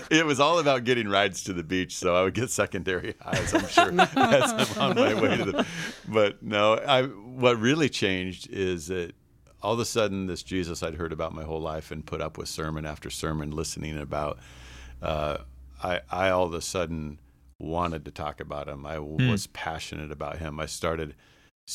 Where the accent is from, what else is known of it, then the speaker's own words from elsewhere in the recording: Atascadero, California, United States; So, grew up in this little town called Atascadero, California. It's on the central coast by San Luis Obispo.